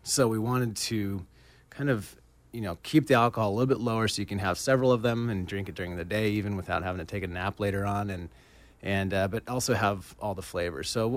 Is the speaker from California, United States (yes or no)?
yes; Laguna Beach, California, United States; born there; I was born in South Coast Hospital, lived across the street, and I still live there today.